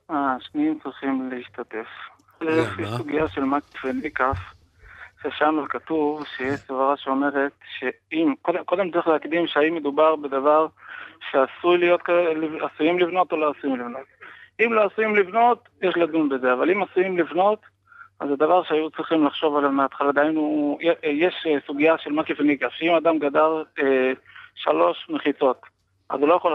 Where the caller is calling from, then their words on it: Modi'in Illit, Judea and Samaria, Israel; אני מודיעין עילית.